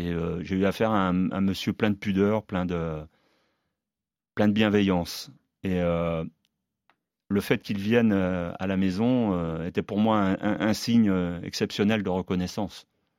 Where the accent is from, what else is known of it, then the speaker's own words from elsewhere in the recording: Pays de la Loire, France; il est venu à la maison, chez moi, en Mayenne